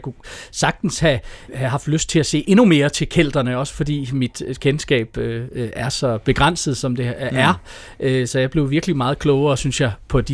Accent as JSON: {"language": "Danish", "town": "Aarhus", "region": "Central Denmark Region", "country": "Denmark", "tie": "born or raised there", "said": "fordi jeg er en Aarhus-dreng, der har været derude rigtig meget i min barndom og ungdom"}